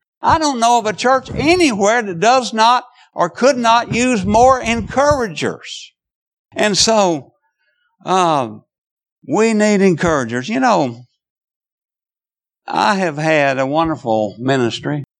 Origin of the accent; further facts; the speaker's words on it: South Carolina, United States; now in Nashville, United States; from that little small church I grew up in South Carolina, to moving to Nashville, Tennessee, to pastoring churches for the last 50 years